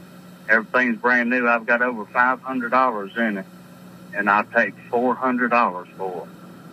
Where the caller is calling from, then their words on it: Ohatchee, Alabama, United States; I live in Ohatchee.